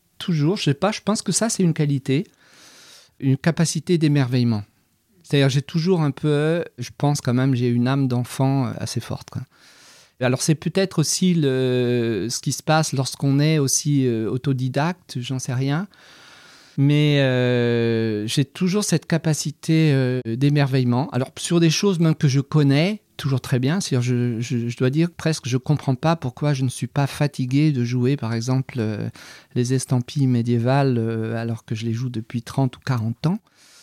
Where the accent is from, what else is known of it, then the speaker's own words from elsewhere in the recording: Brittany, France; moved away; J'étais breton, hein, je viens de Bretagne.